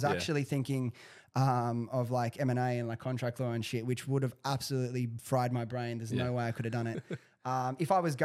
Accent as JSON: {"language": "English", "town": "Prestons", "region": "New South Wales", "country": "Australia", "tie": "born or raised there", "said": "I grew up in the suburbs of Southwest Sydney. I grew up in Preston's, which for anyone who doesn't know where Preston's is, it's 15 minutes from Liverpool."}